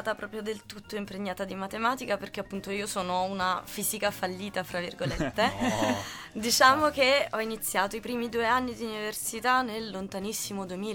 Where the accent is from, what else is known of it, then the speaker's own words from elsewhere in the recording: Caserta, Campania, Italy; also born or lived in Naples; now in Turin, Italy; Caserta, nata a Napoli, eccetera, eccetera. Sono qui da 5 anni a Torino, perché sono salita a fare sostanzialmente ingegneria matematica.